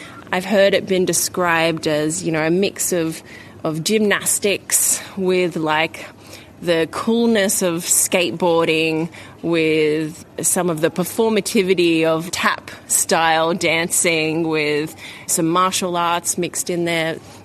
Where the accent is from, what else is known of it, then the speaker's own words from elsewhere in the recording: Australia; It's so hard as an Australian going to these big international competitions. We're so far away.